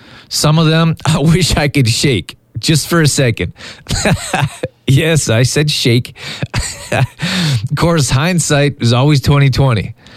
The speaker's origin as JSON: {"language": "English", "country": "Canada", "tie": "born or raised there", "said": "Growing up in Canada, being an all-around athlete, I had no idea about college sports."}